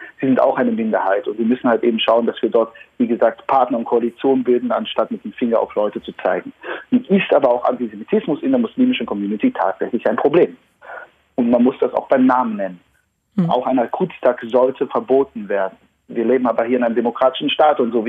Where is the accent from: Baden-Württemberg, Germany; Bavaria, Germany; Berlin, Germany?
Berlin, Germany; Ich bin jüdisch, ich bin selbstbewusst, ich bin ein Berliner, ich bin ein Deutscher.